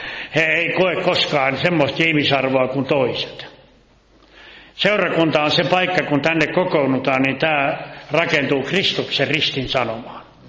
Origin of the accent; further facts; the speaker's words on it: Laihia, South Ostrobothnia, Finland; niin tämä kohta pohjalaisittain, niin mistä minä olen lähtöisin suomalaisten Amerikasta Laihialta